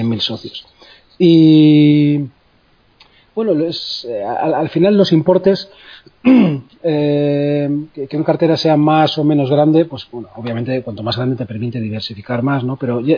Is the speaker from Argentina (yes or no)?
no; Bilbao, Basque Country, Spain; born there; porque bueno, yo nací en Bilbao